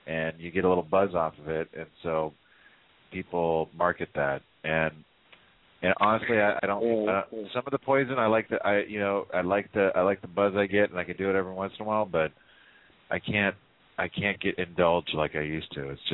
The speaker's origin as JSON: {"language": "English", "town": "San Jose", "region": "California", "country": "United States", "tie": "born or raised there", "said": "The rest of my time has been somewhere in the Bay Area, mostly in the South Bay. I grew up in San Jose."}